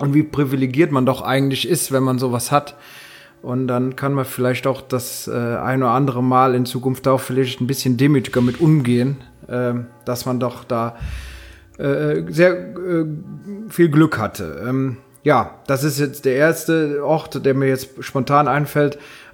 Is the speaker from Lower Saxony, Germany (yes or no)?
no; North Rhine-Westphalia, Germany; natürlich hat man als Rheinländer immer mal so den Gedanken, oh, ich will mal nach Köln.